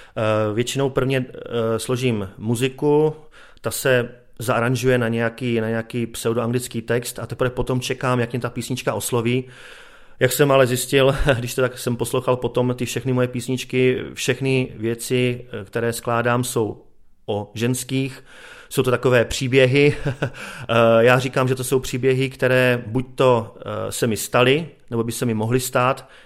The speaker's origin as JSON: {"language": "Czech", "town": "Brno", "region": "South Moravian Region", "country": "Czechia", "said": "jsme Brňáci"}